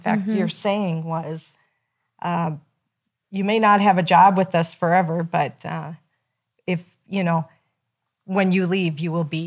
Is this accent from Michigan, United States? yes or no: no; North Dakota, United States; And our vision has always been to, because I'm from North Dakota.